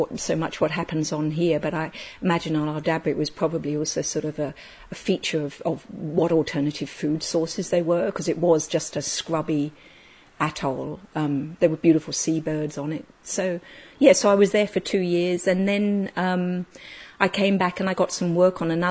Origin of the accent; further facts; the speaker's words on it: London, United Kingdom; And growing up in London, we used to go on holidays to the Mediterranean to get the sun